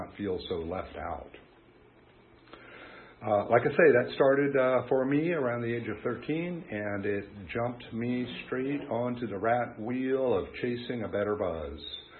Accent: Phoebus, Virginia, United States; I'm the kid from Phoebus, right?

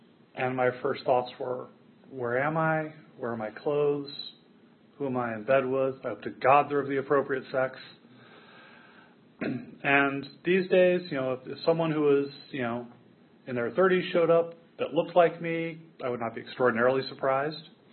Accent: McLean, Virginia, United States; But I grew up in McLean. It was at that time a nice middle class government town, right inside the Beltway.

